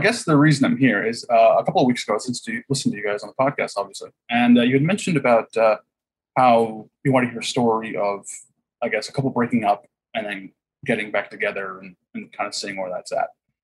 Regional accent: Huntington Beach, California, United States; I grew up in Huntington Beach. There's no drive-bys really.

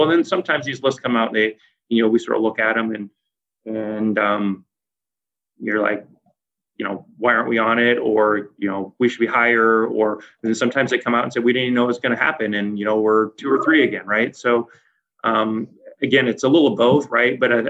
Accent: Iowa, United States; And so it was always sort of like, yeah, I'm from Iowa, almost sort of, I wouldn't say apologetic, but yeah, it's a nice place.

